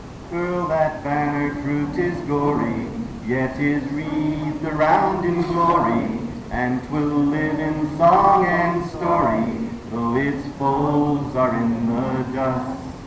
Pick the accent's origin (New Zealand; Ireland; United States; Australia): United States; the South; I'm a Southerner, and so whenever anyone dies in my family, I have to go south.